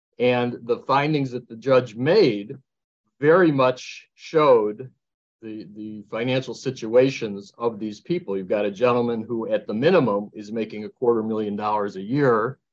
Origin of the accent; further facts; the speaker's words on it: Chicago, Illinois, United States; I mean, I admit I'm from Chicago